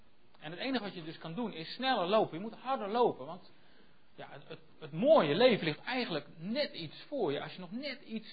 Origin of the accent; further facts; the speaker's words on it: Werkendam, North Brabant, Netherlands; Nou, weet je wat ik ontdekt heb in Werkendam, waar ik vandaan kom?